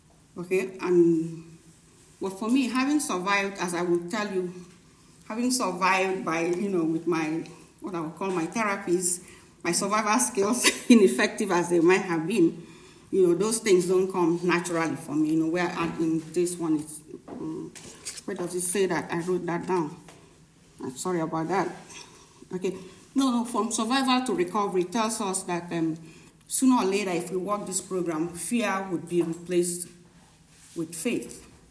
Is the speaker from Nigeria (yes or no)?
yes; Nigeria; now in United States; I'm Nigerian, by the way, I'm American, but also Nigerian, I'm a Nigerian.